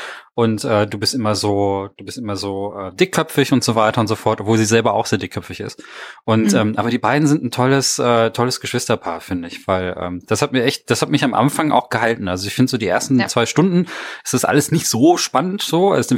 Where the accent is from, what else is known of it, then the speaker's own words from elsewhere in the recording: Germany; Und als Deutscher ist man dann so, naja.